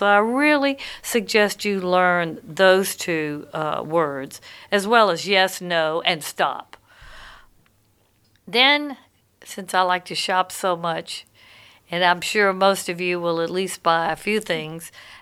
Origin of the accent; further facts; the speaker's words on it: Louisiana, United States; I mean, I guess when you come from Louisiana, it's hard to get rid of something that's in the Southern way that you express yourself.